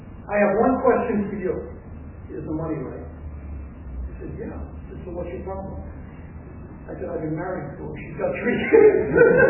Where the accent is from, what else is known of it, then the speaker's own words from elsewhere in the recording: Illinois, United States; I'm from Illinois, my wife's from New York. She had never been to California, I had been out here once.